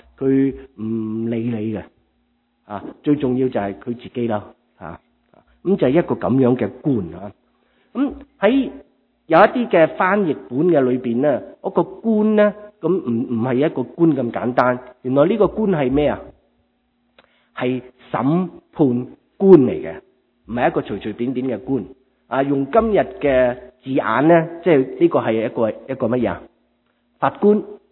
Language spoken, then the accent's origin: Cantonese; China; 我哋中国人就话呢个人天不怕地不怕噶